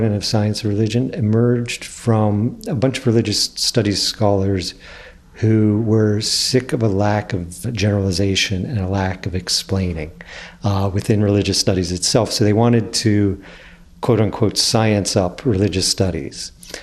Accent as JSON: {"language": "English", "country": "United States", "said": "I was sort of embarrassed to order something at the store because I knew that they would think that I'm American."}